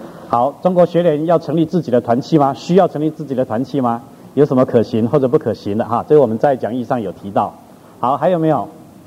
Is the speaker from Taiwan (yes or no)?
yes; Taiwan; now in United States; 1980年我从台湾来美国，那么开始的时候是在美国东岸的基督使者协会侍奉。